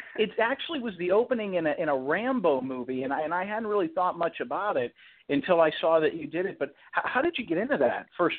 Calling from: Florida, United States; I'm calling from South Florida

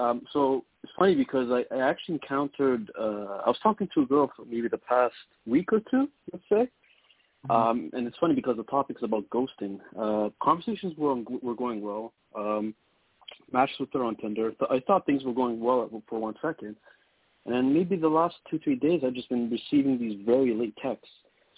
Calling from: Toronto, Ontario, Canada; I'm calling from Toronto, so I wanted to, you know, give you guys much love.

